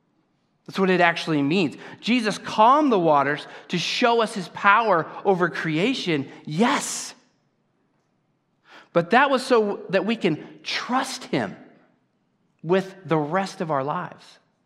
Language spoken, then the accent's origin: English; California, United States; I'm in Arkansas. Seriously, I grew up in California. But I love it here.